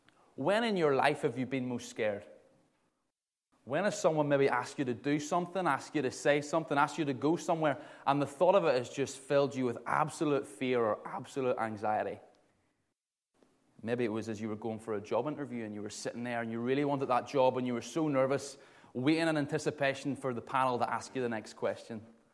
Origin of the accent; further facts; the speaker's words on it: Ballymena, Northern Ireland, United Kingdom; 22 years old, from Ballymena, as you've heard. Hopefully you can't hear it in my accent.